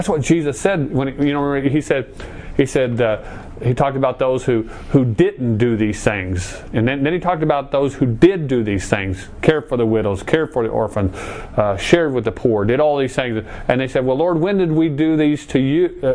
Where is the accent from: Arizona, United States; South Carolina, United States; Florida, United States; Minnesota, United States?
Arizona, United States; Chandler; When I grew up in Chandler, we used to have the irrigation ditches that came through to the communities